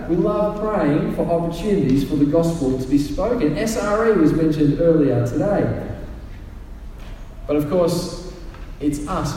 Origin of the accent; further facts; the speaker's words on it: Albury, New South Wales, Australia; also born or lived in Sydney; I grew up in Albury. Albury is a lot like Bathurst. It's a regional city. I moved to Sydney, though, for a few years, and it was a bit of an adjustment for me.